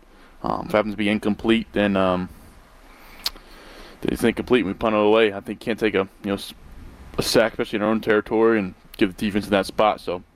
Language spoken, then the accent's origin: English; Charlotte, North Carolina, United States; Ooh, I grew up in Charlotte, and I love the Panthers.